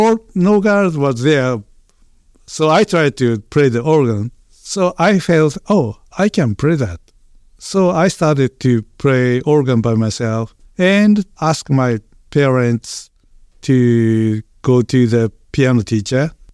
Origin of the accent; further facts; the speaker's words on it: Osaka, Japan; English is a second language; So I moved in Osaka prefecture from the Osaka city to some suburban place.